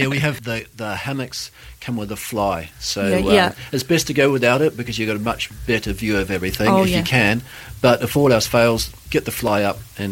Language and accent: English; New Zealand; also born or lived in Australia; I worked in New Zealand and Australia for quite a few years. I'm from New Zealand originally. That's where I did my qualifications.